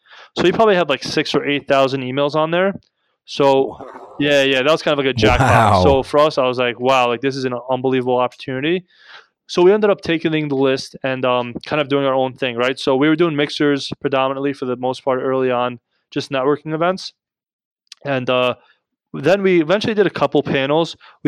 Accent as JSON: {"language": "English", "region": "New Jersey", "country": "United States", "said": "But the thing is, like, I'm from North Jersey and like I have a lot of family around here."}